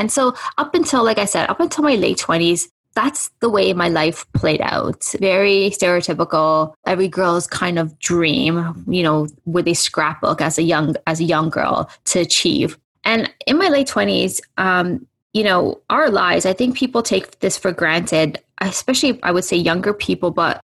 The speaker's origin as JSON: {"language": "English", "town": "Toronto", "region": "Ontario", "country": "Canada", "said": "I am from Toronto, Canada. I always say, you know where … is from? I'm from Toronto."}